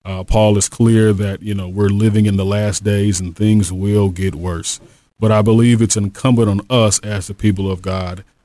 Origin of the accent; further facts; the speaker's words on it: St. Louis, Missouri, United States; I am born and raised in St. Louis in North City, and so grew up acquainted with the great need of the city and also the great divides that exist in our city.